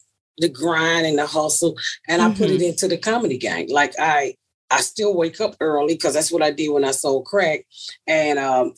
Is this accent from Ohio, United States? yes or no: no; Atlanta, Georgia, United States; I'm from Atlanta, so I'm 49 years old.